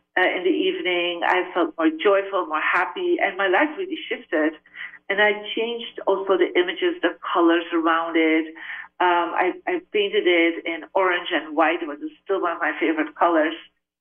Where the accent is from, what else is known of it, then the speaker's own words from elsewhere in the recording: Belgium; I'm originally from Belgium, so I'm a guest in the Asian culture. I come from a Catholic family